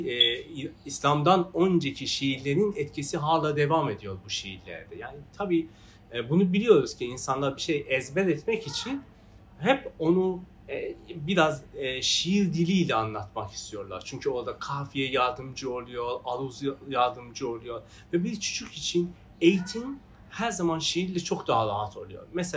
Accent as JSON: {"language": "Turkish", "country": "Iran", "said": "Bizim sünnetimizde yani bir İranlı olarak Şehname biliyorsunuz bizim hayatımızda çok önemlidir."}